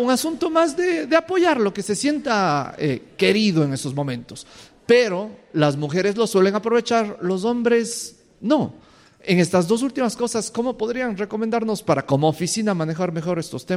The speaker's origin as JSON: {"language": "Spanish", "country": "Ecuador", "said": "de Ecuador."}